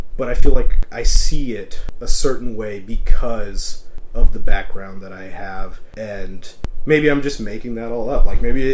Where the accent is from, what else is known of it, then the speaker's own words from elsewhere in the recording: Texas, United States; accent: Texan twang; I mean, like, you already brought up that I'm from Texas. So, I mean, if you hear me, I'm not talking, you know, I could have done this whole interview with the twang if you wanted me to, because, I mean, it's part of my cultural upbringing